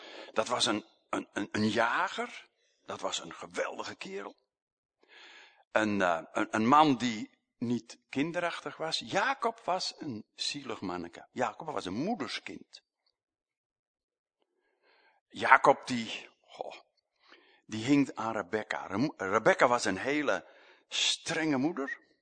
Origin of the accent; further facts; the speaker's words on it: Belgium; Voor ons is dat niet zo moeilijk als Belgen.